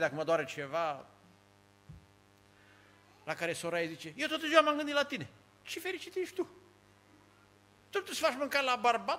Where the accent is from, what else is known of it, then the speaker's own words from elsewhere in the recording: Apuseni Mountains, Romania; eu sunt din Apuseni, de la munte